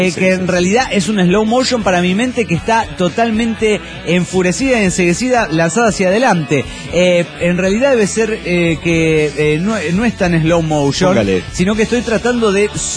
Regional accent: Coatzacoalcos, Veracruz, Mexico; de Cotzacoacos.

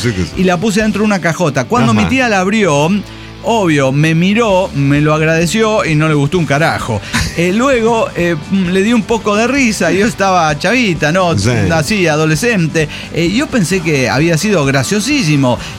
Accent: Silao, Guanajuato, Mexico; Soy el aldeano de Silao.

